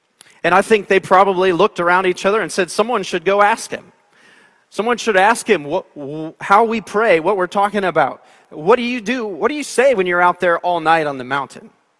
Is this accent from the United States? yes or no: yes; East Coast, United States; Growing up on the East Coast, we would go to the beach from time to time in the Atlantic Ocean